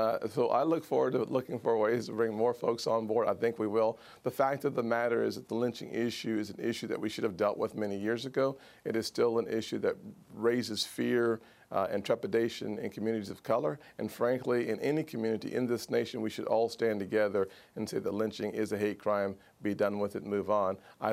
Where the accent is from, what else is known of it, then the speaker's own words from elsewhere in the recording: United States; I am not first a Republican, I'm first an American